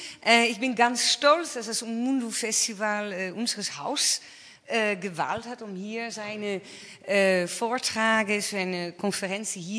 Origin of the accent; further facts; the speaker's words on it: Netherlands; German is a second language; now in Saxony, Germany; Ich bin, Sie hören, ich bin Niederländerin. Ich bin seit 2 Jahren in Sachsen